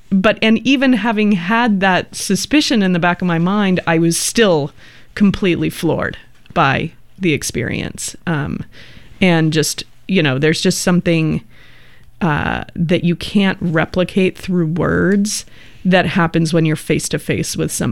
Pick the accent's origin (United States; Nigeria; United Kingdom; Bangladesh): United States; San Francisco, California; I grew up in San Francisco and I was an urban youth and I listened to hip hop